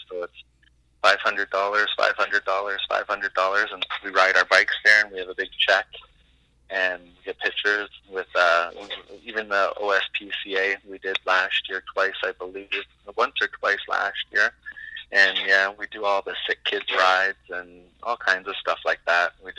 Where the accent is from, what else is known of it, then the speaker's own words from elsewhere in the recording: Orangeville, Ontario, Canada; When I was growing up in Orangeville, we didn't have a lot of money, and I was just living with my mom, who was a single mom